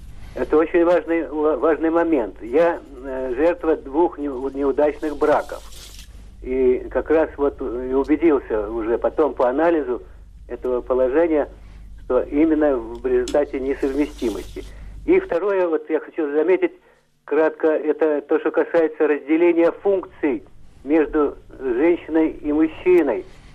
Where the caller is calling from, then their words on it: Moscow, Russia; я хочу добавить из Москвы.